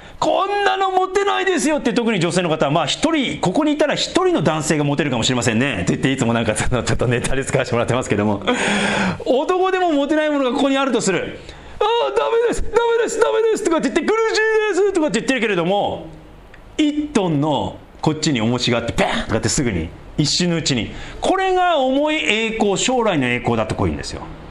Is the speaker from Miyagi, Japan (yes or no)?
yes; Sendai, Miyagi, Japan; 私仙台出身だからね、東京から仙台行くのも結構長い、6時間ぐらいかかります。